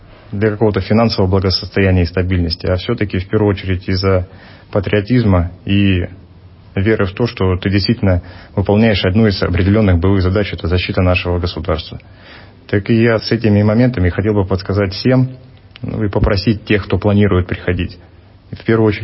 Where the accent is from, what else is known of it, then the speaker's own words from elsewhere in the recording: Safonovo, Smolensk Oblast, Russia; moved away as an adult; now in Irkutsk, Russia; Я вообще из Смоленской области, города Сафоново, которая находится в 300 километрах от нашей столицы.